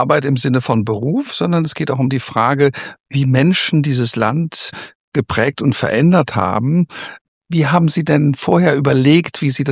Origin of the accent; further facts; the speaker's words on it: Mainz, Rhineland-Palatinate, Germany; ich bin Musiker, Kabarettist und Entertainer. Ich komme aus der Landeshauptstadt Mainz, bin seit vielen Jahren auf Tournee im deutschsprachigen Raum.